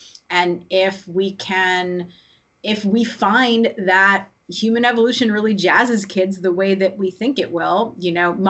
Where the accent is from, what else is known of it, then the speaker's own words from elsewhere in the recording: New York, United States; because it's the closest bridge to where I grew up in New York